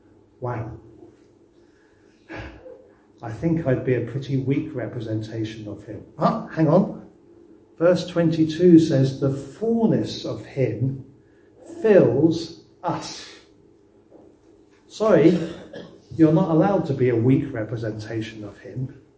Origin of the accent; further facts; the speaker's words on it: United Kingdom; being British and reserved and all the rest of it